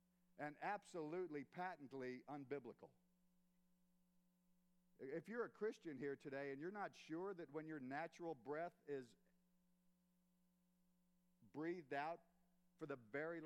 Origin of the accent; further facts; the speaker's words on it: United States; I think it's great to forget I'm American.